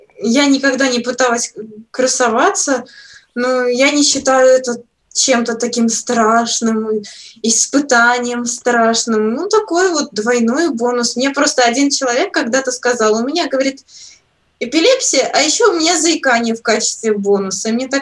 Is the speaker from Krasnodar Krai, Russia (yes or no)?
yes; Krasnodar, Krasnodar Krai, Russia; Я из Краснодара.